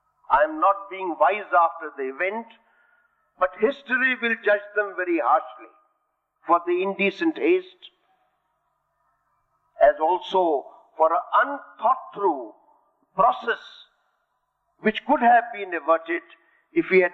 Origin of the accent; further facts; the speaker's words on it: India; I said, it is my belief as an Indian that in every gene of an Indian, there is a capital S